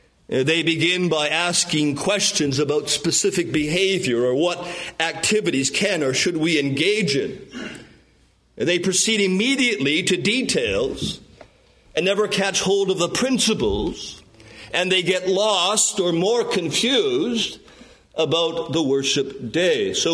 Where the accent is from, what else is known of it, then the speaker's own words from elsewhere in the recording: Canada; Growing up in Canada, we spent most of our growing up years in small mining town communities, and they were surrounded by a vast wilderness of forest, rivers, and lakes.